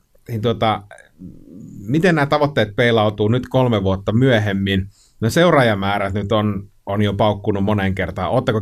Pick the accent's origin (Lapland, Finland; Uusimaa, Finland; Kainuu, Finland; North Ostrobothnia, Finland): Kainuu, Finland; mä oon itse Kainuusta kotoisin